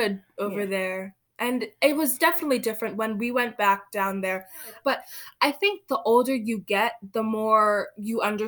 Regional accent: Nigeria; now in Kennebunk, United States; they know that we're from Nigeria.

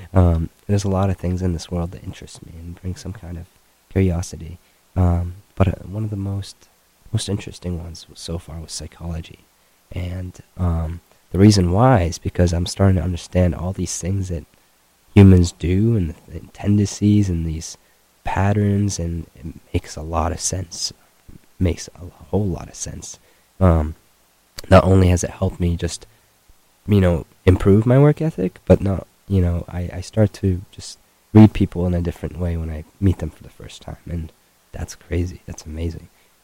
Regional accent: Jordan; That was the only thing I knew growing up in Jordan.

